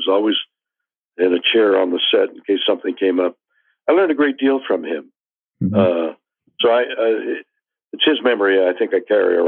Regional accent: Montreal, Quebec, Canada; I come from Montreal

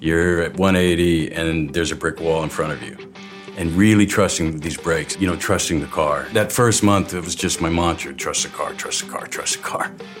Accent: the Ozarks, United States; But, I always grew up, you know, around it a little bit. I'm from the Ozarks, and there was always, like, stock car racing or demolition derby

